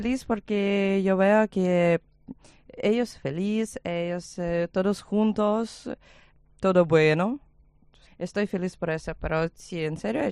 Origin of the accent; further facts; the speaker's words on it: Zhytomyr, Zhytomyr Oblast, Ukraine; Spanish is a second language; moved away as an adult; now in Alicante, Spain; Este es central parte de Ucrania y se llama Zhytomyr. Uh-huh. Este es muy cerca de Kiev, como 120 kilómetros de Kiev.